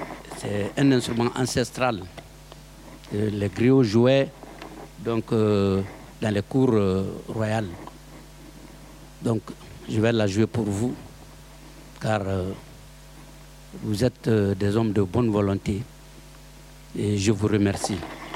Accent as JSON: {"language": "French", "country": "Guinea", "said": "un petit-fils de griot et un griot, artiste, musicien, chanteur. Je viens de la République de Guinée."}